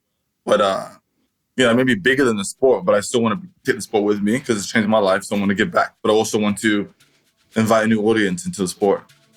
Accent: London, United Kingdom; We'll just took the tube and I'm from London, so I knew how to get there.

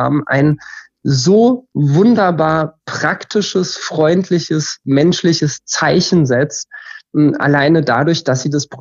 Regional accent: Hesse, Germany; ich bin halt in Hessen aufgewachsen.

